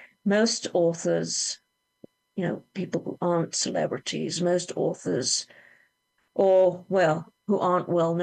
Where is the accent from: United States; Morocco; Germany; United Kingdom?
United Kingdom; England; I'm English. I get to say stuff like that. No one judges you. If you explain that you're English, unless they notice my accent.